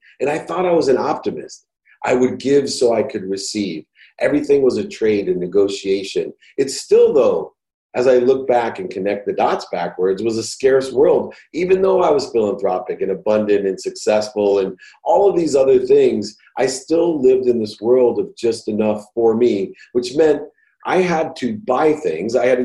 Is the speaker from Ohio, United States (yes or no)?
yes; Akron, Ohio, United States; And I grew up in Akron, Ohio, with a single mom, six kids, a mom who worked two jobs just to support us with food and clothes.